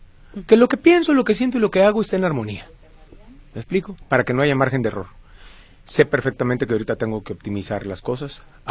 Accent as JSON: {"language": "Spanish", "country": "Mexico", "said": "Somos mexicanos, ¿no?"}